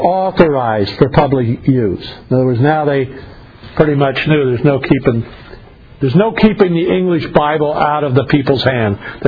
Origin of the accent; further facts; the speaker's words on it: United States; born there; I'm German and my wife is German, because I was born in America and my people have been here for a long time